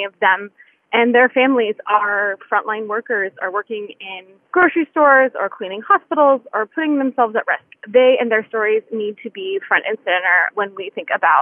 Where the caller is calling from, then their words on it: Kansas, United States; I'm calling from Kansas.